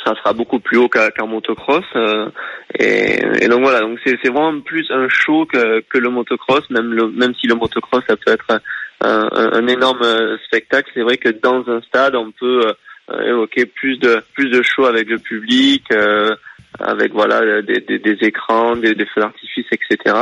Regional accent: France; Ouais, j'ai grandi en France

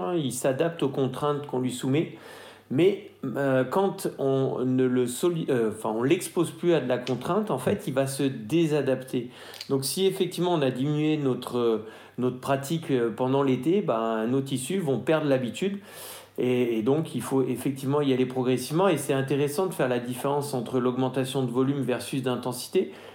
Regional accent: Grenoble, Auvergne-Rhône-Alpes, France; parce que moi, je suis grenoblois

